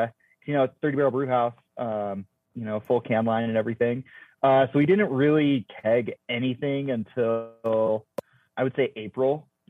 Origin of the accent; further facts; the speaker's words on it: Ohio, United States; I grew up in Ohio and like joined the Coast Guard and moved, had to do 4 moves for the Coast Guard in 4.5 years.